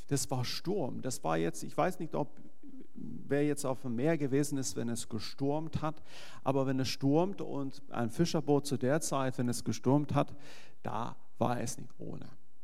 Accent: Sweden; German is a second language; Ich als Schwede sage, plötzlich, hört sich ganz komisch an für einen Schwede

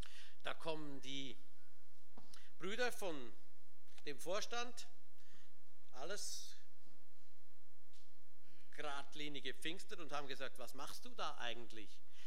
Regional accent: Switzerland; Also ich bin ganz zufrieden als Schweizer, auch hier oben.

